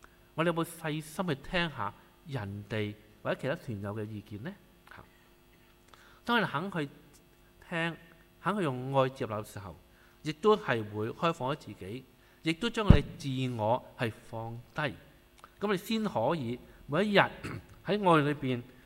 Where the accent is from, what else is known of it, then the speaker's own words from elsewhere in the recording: China; 但我哋中國人嗰啲嘅元素通常都咁噶，係咪？